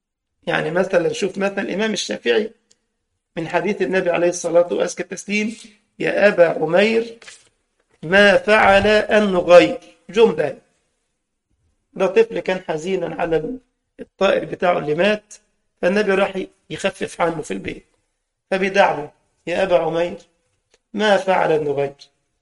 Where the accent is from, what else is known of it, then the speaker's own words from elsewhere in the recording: Egypt; كان عندي محاضرة في مكان في القاهرة عندنا في مصر